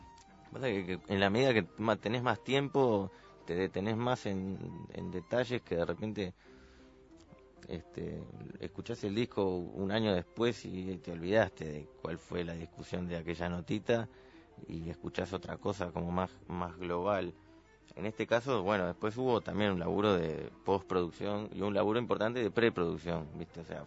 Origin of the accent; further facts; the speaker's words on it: Uruguay; y Tobis, que somos uruguayos.